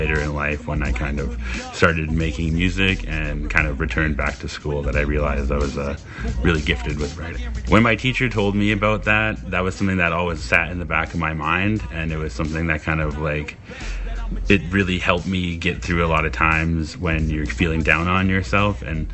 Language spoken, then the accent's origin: English; Saskatoon, Saskatchewan, Canada; I'm a hip-hop artist and artist mentor from Saskatoon out in Saskatchewan, and I'm coming from Pasqua First Nations down in Treaty 4 territory.